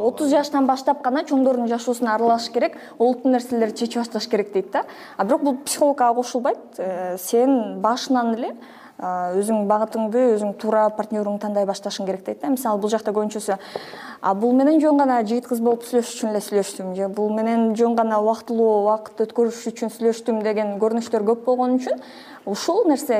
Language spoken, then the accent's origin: Kyrgyz; Osh, Osh Region, Kyrgyzstan; Мен негизи Оштонмун.